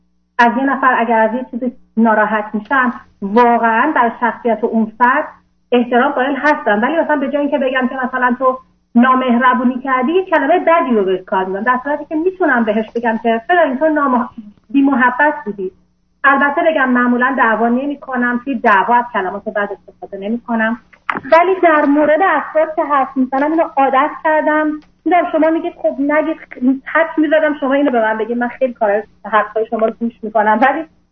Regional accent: Iran; now in Canada; من در حقیقت اول که از ایران اومدم بیرون توی شهر دیگه ای از کانادا بودم،

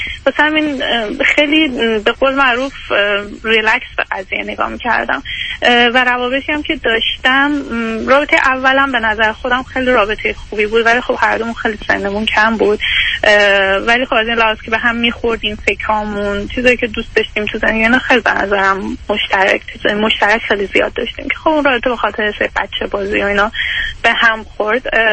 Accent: Iran; moved away as an adult; now in Canada; بعد از لیسانس هم که از ایران اومدم بیرون، فوق لیسانس هم خارج از ایران خوندم، الان هم کانادا هستم به همراه خانوادم.

